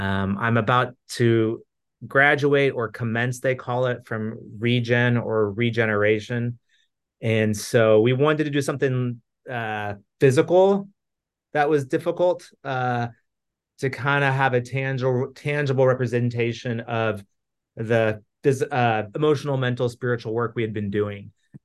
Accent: Arizona, United States; I grew up in Arizona, had only visited the Grand Canyon once in my life

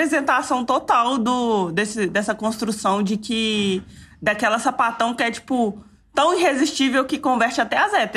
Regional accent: Belo Horizonte, Minas Gerais, Brazil; Esses dias eu tava trocando ideia aqui em BH, né, de onde eu sou.

